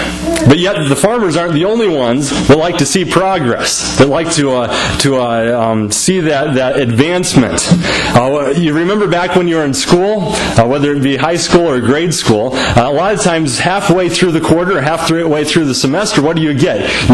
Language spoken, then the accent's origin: English; Onslow, Iowa, United States; back in my hometown of Onslow, Iowa